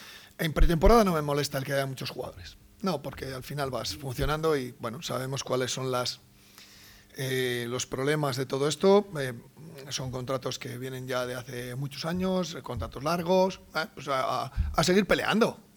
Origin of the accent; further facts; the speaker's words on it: Salas, Castile and León, Spain; aunque sea de Palencia, yo soy de Salas, somos de cerca